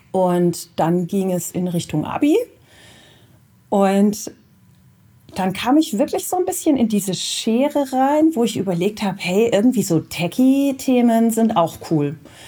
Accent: Sindelfingen, Baden-Württemberg, Germany; now in Karlsruhe, Germany; ich komme ursprünglich aus Sindelfingen und bin 91 nach Karlsruhe gezogen. Also Abi habe ich dann 97 gemacht in Karlsruhe, genau.

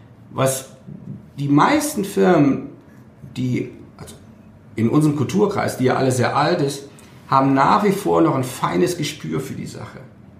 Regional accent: Cologne, North Rhine-Westphalia, Germany; weil ich komme aus der Ecke von Köln.

